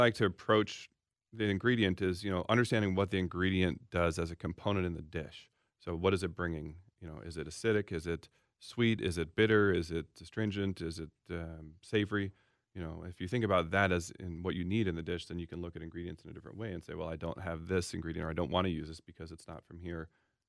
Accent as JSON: {"language": "English", "town": "Seattle", "region": "Washington", "country": "United States", "said": "I'm from Seattle and in the Northwest"}